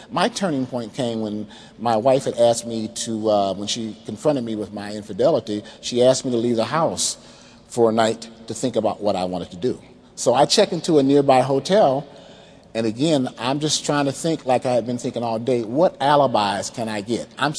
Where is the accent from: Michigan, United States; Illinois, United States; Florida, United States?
Michigan, United States; Detroit; I was age 8 years old, growing up in Detroit.